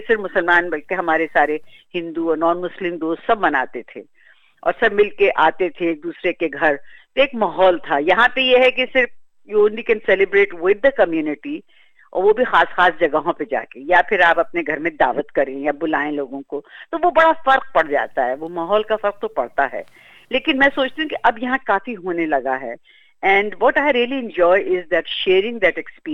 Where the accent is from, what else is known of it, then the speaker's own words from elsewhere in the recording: Aligarh, Uttar Pradesh, India; तो मुझे याद है बचपन में मैं तो अलीगढ़ में थी तो वहाँ तो सुबह से जो एक रात से चांद रात से एक हंगामा शुरू हो जाता था